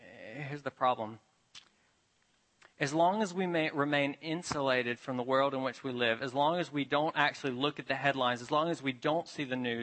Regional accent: Memphis, Tennessee, United States; I grew up in Memphis, Tennessee. It's a town that's pretty divided and run down, and there's a lot of difficult things there.

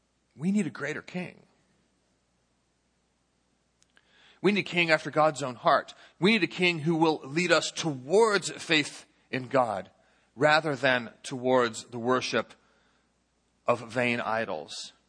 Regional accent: St. Louis, Missouri, United States; I come from St. Louis. St. Louis, you might be surprised to learn, is actually a very small city.

